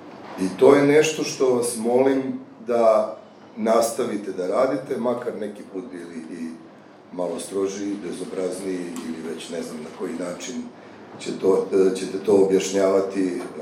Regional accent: Belgrade, Serbia; iako sam ja kao Beograđanin

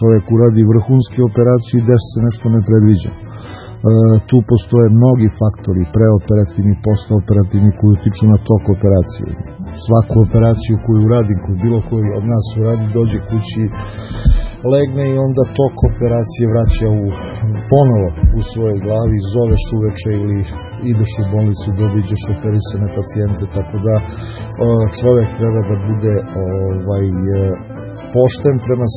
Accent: Kragujevac, Šumadija, Serbia; also born or lived in Belgrade; Rođen sam u Beogradu, ali sam ceo život proveo ovde u Kragujevcu

